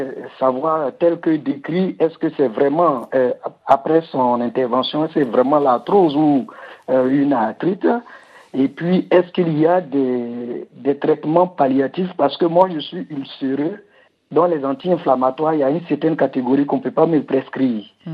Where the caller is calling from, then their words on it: Abidjan, Côte d’Ivoire; de Côte d'Ivoire, Abidjan.